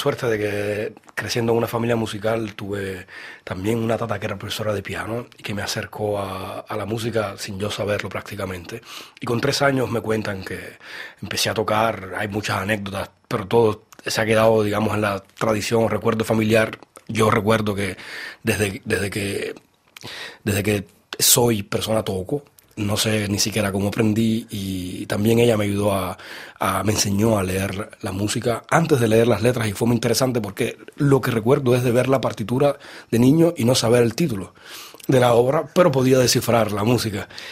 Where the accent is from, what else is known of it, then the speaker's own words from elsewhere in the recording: Cuba; porque siendo cubano, siendo caribeño y tocando música clásica, digamos que era necesario respirar el aire de Europa